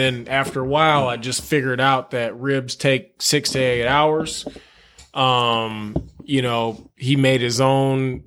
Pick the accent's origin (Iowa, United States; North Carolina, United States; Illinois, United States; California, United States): Illinois, United States; Chicago; So when I grew up in Chicago, I got into the restaurant industry when I was 20, hitting 21.